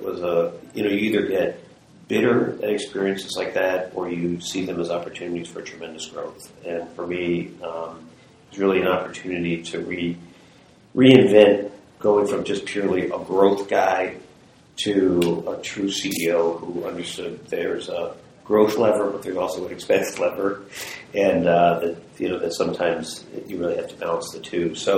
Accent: Philadelphia, Pennsylvania, United States; I come from Philadelphia and, my hockey coach was from Minnesota and that's how I got here, but knew no one.

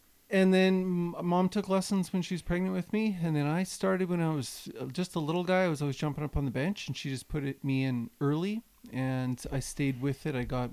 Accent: Kennedy, Saskatchewan, Canada; 2 hours southeast of Regina on the 48 highway.

